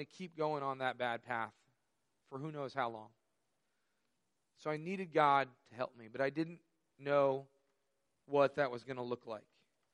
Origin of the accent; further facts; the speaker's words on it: Carmel, United States; I was born and raised here in Carmel, and I very much lived in the Carmel bubble until that week.